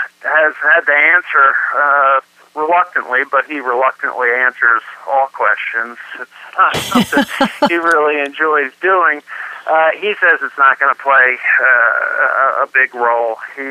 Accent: New Jersey, United States; Nebraska used to be a huge, huge player in my home state, New Jersey.

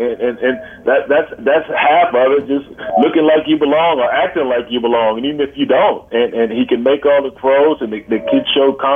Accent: Texas, United States; And when I was growing up in West Texas, UIL wouldn't allow us to take part in football camps.

